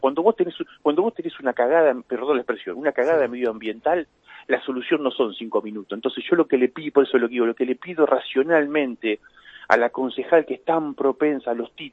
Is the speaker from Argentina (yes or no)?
yes; La Plata, Buenos Aires Province, Argentina; y vos también sos platense como yo